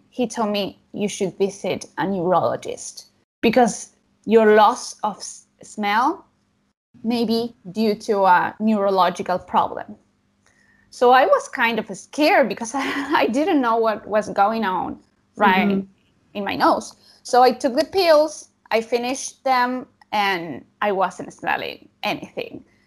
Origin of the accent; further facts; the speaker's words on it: Argentina; I'm 25 years old and I'm from Argentina. I was born in a city that is right in the middle of the country and I have lived here my whole life.